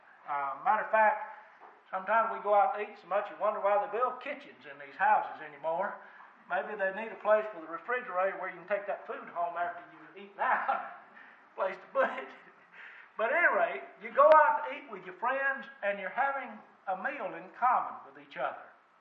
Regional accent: Texas, United States; And here I was from Texas. What do we have in common? My daddy was a log hauler.

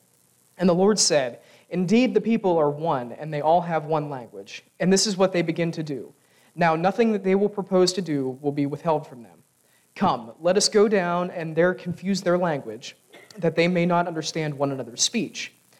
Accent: the South, United States; some of the things that Midwesterners say, I might not understand based off of my upbringing as a Southerner

